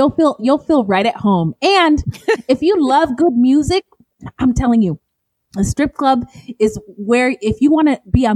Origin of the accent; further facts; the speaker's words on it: California, United States; now in Phoenix, United States; Every Mexican party I have been to since growing up in California and living here in Phoenix, there's a mariachi band at every single party.